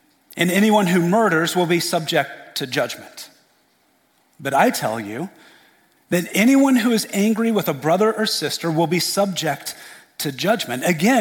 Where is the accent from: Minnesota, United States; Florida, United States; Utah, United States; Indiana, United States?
Indiana, United States; I am from Indiana.